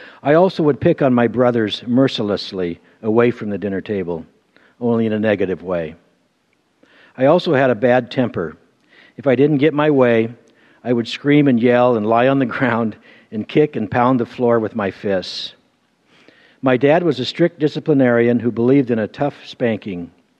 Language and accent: English; Portland, Oregon, United States; I was born here in Portland to loving Christian parents. We lived in southeast Portland, right off of Sunnyside Road, in a place called Happy Valley, which was right behind a place called Pleasant Valley.